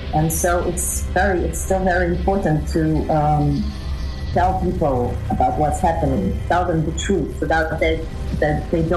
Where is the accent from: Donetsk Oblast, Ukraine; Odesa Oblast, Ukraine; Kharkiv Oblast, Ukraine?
Donetsk Oblast, Ukraine; Donetsk; now in Kyiv, Ukraine; I'm a musician from Kiev, Ukraine, originally from Donetsk.